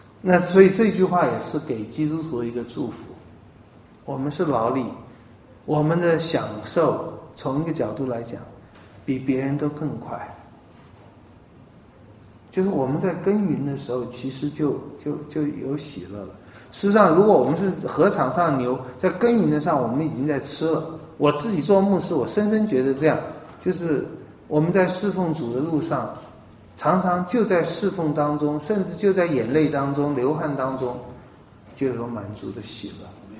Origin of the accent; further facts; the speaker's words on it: China; 我们中国人的文化里面也喜欢讲忍耐